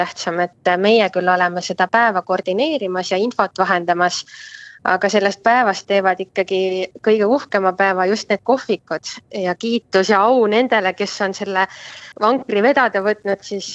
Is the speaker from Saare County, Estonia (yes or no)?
no; Põltsamaa, Jõgeva County, Estonia; mõlemad oleme Põltsamaa kandist pärit. Nii et see on ka põhjus, miks me olime nii agarad seda korraldama, sest meile väga meeldib meie kodupaik.